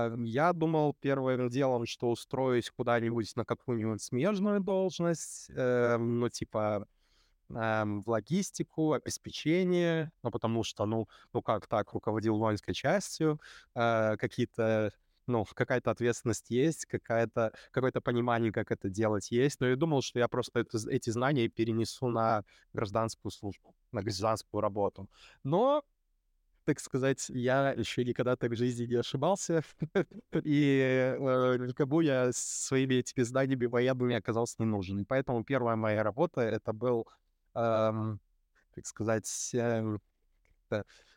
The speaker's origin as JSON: {"language": "Russian", "country": "Belarus", "said": "мне 35 лет, я 10 лет прослужил в армии, я там из Беларуси"}